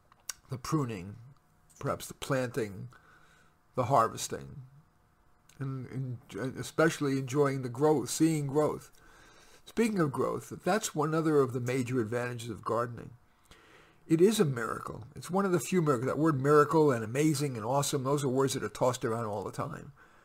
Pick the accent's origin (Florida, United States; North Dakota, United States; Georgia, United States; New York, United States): New York, United States; Flushing; also born or lived in Bronx; I was born in the Bronx, grew up in Flushing, Queens, an urban New York Jewish kid, and yet I really love gardening.